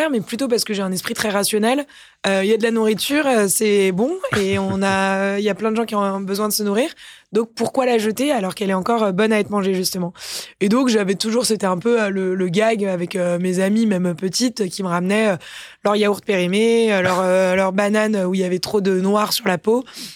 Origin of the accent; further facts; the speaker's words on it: Paris, Île-de-France, France; j'ai grandi à Paris avec des parents qui faisaient des professions libérales